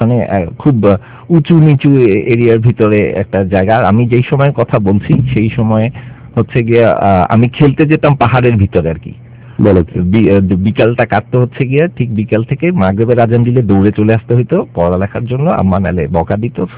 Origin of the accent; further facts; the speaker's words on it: Chittagong, Chittagong Division, Bangladesh; আমার বড় হওয়ার অংশটা লালখান বাজারে জন্ম হলো, বড় হয়েছি একটা টাইমে গিয়ে হালিশহর নামক একটা এলাকাতে চিটাং এ, যেখানে কলোনি।